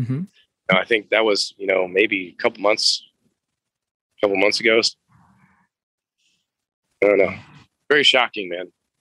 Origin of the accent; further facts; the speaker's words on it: Midwest, United States; And I'm from the Midwest, so it's not like we're on the East Coast